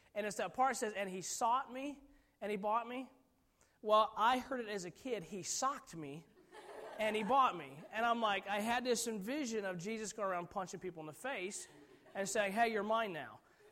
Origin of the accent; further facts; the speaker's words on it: Indiana, United States; Now, I'm from Indiana, as Myron and my brother are as well.